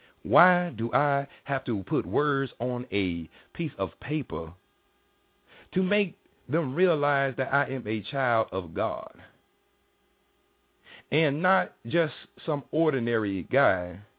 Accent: the South, United States; I am from the South, so the words that you hear up about my mouth is how I talk.

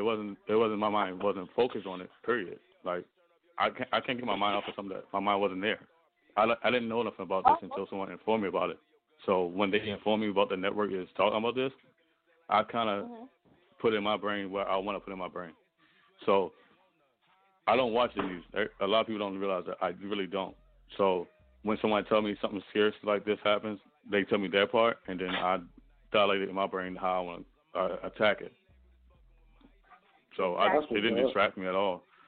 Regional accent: Baltimore, Maryland, United States; I mean, I'm from Baltimore. I don't know how that affects y'all

